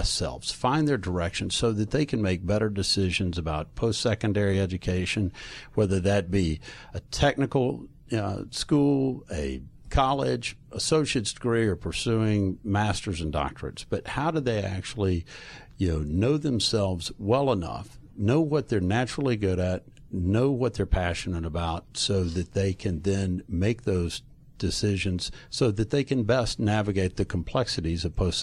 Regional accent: Atlanta, Georgia, United States; Well, I grew up here locally in Atlanta and went to Georgia and then worked for 8 years

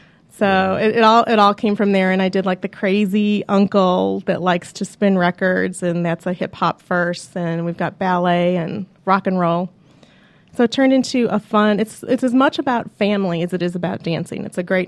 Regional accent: Chicago, Illinois, United States; I've got a crazy Italian family. I'm from Chicago.

